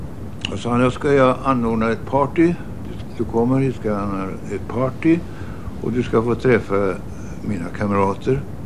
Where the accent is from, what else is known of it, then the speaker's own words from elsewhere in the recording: Värmland, Sweden; Och vi tyckte som värmlänningar, bägge två, vi fann varandra.